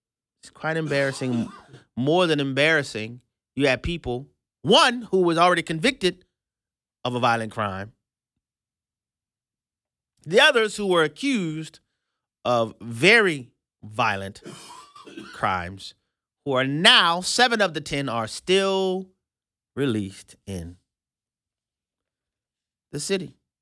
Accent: New Orleans, Louisiana, United States; I ministered in this prison for years, thanks to Elder Ed and the church I grew up in New Orleans.

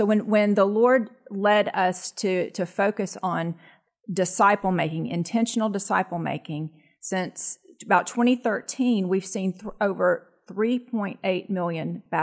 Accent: the South, United States; I was just as far away as they were, and I was brought up in the South.

